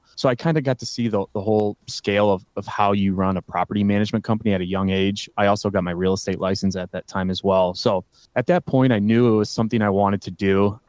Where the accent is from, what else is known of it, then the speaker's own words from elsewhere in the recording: Iowa City, Iowa, United States; I'm from Iowa City, Iowa, and that's currently where we do business as well today.